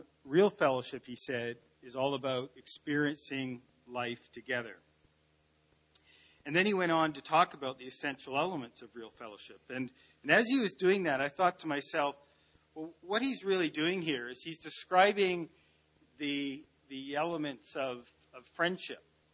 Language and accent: English; Nanaimo, British Columbia, Canada; she was involved in my teen years growing up in Nanaimo.